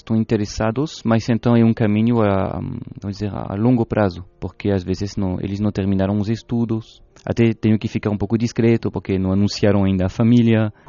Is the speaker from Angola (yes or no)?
no; France; Portuguese is a second language; now in Portugal; tendo pegado esse, um pouco desse sotaque brasileiro, que quando eu falo aqui nas ruas de Lisboa, todo mundo, ah, o senhor é brasileiro, dizendo, eu sou francês.